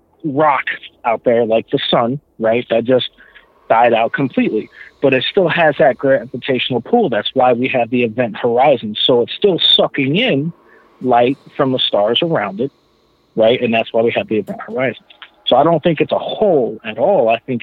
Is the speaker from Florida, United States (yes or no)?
yes; Florida, United States; I'm from Florida.